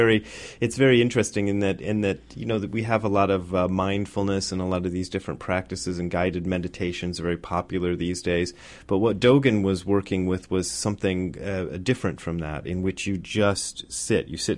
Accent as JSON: {"language": "English", "region": "Ohio", "country": "United States", "tie": "born or raised there", "also_born_or_lived": "Japan", "said": "I started in Ohio. I grew up in Ohio and then moved to Japan for a number of years"}